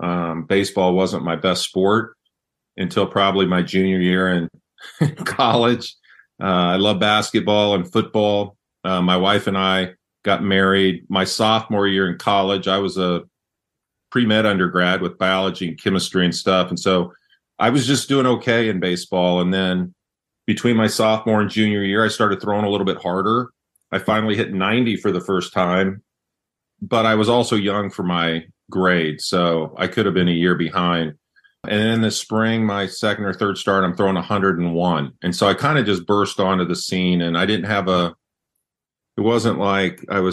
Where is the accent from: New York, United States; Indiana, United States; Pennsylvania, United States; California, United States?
Indiana, United States; I grew up in Southern Indiana and the same town as Don Mattingly and Bob Greasy.